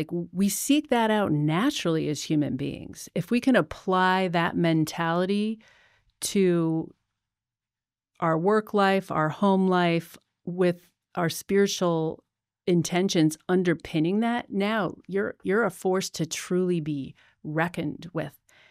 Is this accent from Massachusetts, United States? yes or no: yes; Boston, Massachusetts, United States; I'm from Boston, Massachusetts. And so, you know, we have a tremendous amount of snow.